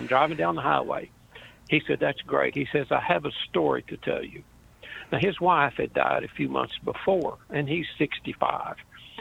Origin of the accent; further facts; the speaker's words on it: Texas, United States; I made the pledge, and they mentioned that I was from Texas.